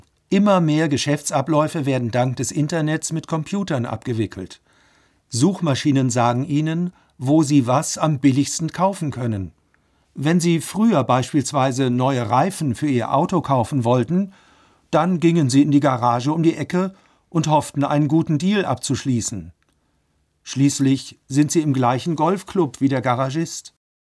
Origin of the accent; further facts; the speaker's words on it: United Kingdom; German is a second language; Ich bin in Großbritannien aufgewachsen. In meiner Jugend konnte